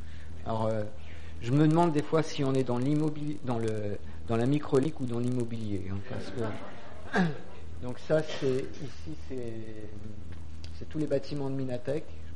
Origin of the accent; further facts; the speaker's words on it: Guer, Brittany, France; born there; Je suis né en 1962 à Guer, en Bretagne, donc à mi-chemin entre Rennes et Vannes, dans une région, et puis à une époque où le catholicisme avait une forte présence religieuse et sociale.